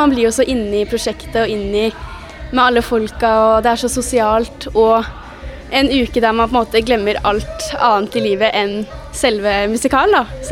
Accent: Son, Akershus, Norway; Nei, jeg kommer fra Son. I Viken, holdt på å si. Det er jo ganske stort Viken nå, da.

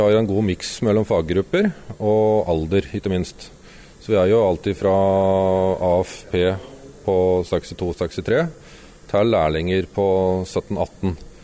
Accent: Søndre Land, Innlandet, Norway; Så jeg kommer fra Søndre Land, Landåsbygda.

